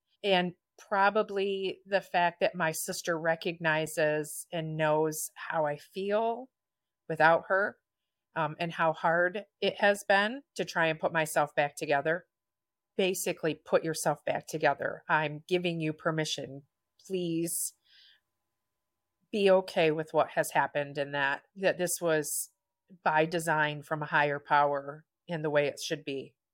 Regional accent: Chelsea, Michigan, United States; now in Brooklyn, United States; I'm from Brooklyn, Michigan, originally Chelsea.

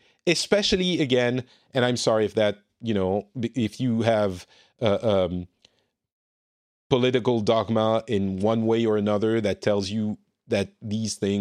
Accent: France; You know I'm from France.

